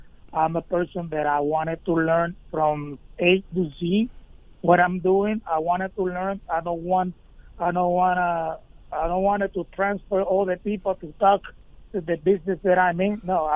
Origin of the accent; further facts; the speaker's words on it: Vega Baja, Puerto Rico; the farm that we own is in my hometown, Vega Baja. Literally, it's like I say probably 5 minutes from where I grew up.